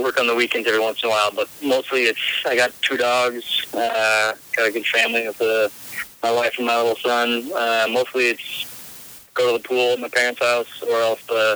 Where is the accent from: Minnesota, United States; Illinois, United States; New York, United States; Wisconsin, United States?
Minnesota, United States; Like, we're from Minnesota, so I guess we all talk to each other.